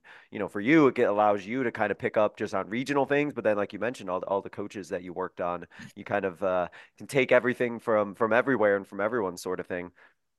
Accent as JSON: {"language": "English", "region": "Illinois", "country": "United States", "tie": "born or raised there", "lives_now": "Arizona, United States", "said": "I grew up in Illinois and I think of the way that the game was played"}